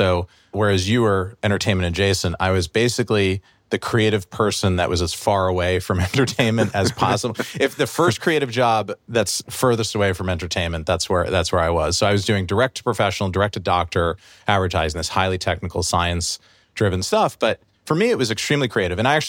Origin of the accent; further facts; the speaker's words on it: New Jersey, United States; So like Craig, I grew up in New Jersey. I did not have any way into the business.